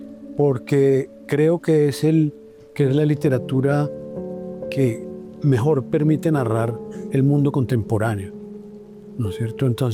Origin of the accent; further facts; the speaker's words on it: Bogotá, Colombia; yo soy bogotano, entonces yo quería una novela que hablara de Bogotá contemporánea